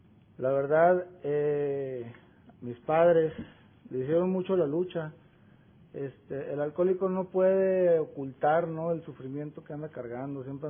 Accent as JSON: {"language": "Spanish", "town": "Torreón", "region": "Coahuila", "country": "Mexico", "said": "Venimos de México, de Torreón, Coahuila"}